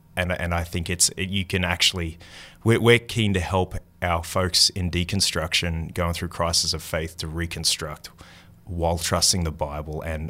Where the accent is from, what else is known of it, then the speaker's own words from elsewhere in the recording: Crow's Nest, Queensland, Australia; I really grew up in a town of 1,000 people. 2 hours inland from Brisbane, called Crow's Nest. Had 1,000 people in our little hometown. Went to a Methodist church